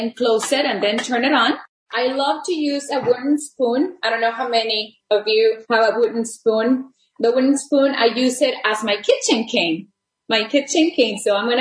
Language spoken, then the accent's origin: English; Texas, United States; And of course, I'm from Texas. I have to put a jalapeno.